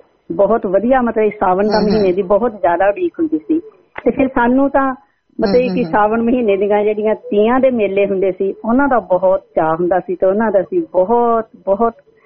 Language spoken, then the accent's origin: Punjabi; Majitha, Punjab, India; ਅਸੀਂ ਮਾਝੇ ਦੇ ਇਲਾਕੇ ਵਿੱਚ ਹੀ ਰਹੇ ਹਾਂ ਆਪਣੇ ਬਚਪਨ ਦੇ ਵਿੱਚ। ਮਜੀਠਾ ਮੇਰਾ ਮਤਲਬ ਕਿ ਮਜੀਠਾ ਜਿਹੜਾ ਸ਼ਹਿਰ ਉੱਥੇ ਮਤਲਬ ਕਿ ਰਹਿੰਦੇ ਹੁੰਦੇ ਸੀ